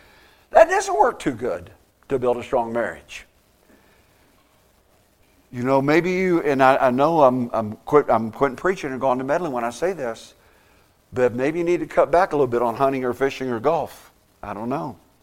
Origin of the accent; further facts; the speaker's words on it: Indiana, United States; I grew up in Indiana. It was an Indianapolis Star